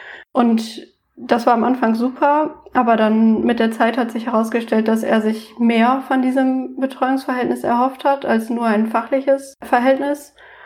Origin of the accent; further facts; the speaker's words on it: Oldenburg, Lower Saxony, Germany; Ich habe in Oldenburg, meiner Heimatstadt, angefangen zu studieren.